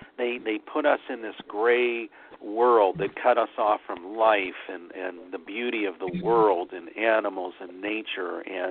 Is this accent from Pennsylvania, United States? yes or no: yes; Pittsburgh, Pennsylvania, United States; I grew up in Pittsburgh where we won all these Super Bowls